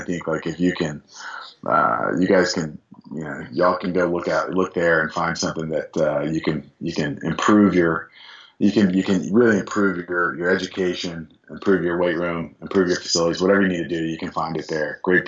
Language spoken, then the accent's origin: English; Georgia, United States; Fantastic book by a Georgia author. I'm from Georgia.